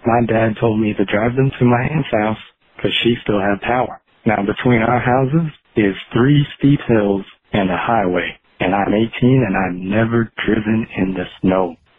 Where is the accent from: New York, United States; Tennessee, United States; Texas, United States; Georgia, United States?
Tennessee, United States; from Tennessee.